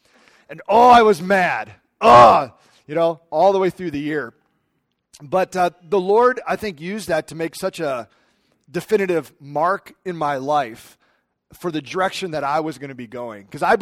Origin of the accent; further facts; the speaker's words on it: Midwest, United States; growing up in the Midwest and all of that, that when I got to Albania and I saw another side of life